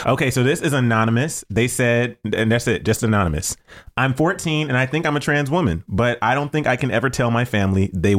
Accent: Atlanta, Georgia, United States; Cause I remember, you know, 14 for me, it was around 13, 14 for me in Georgia, and I'm from Atlanta, but I was definitely in the suburbs and I was in a all black community.

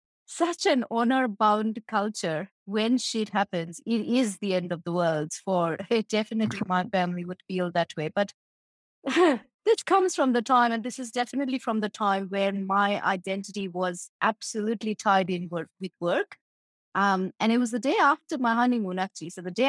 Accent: India; moved away as an adult; So I come from India, I now work in Western worlds.

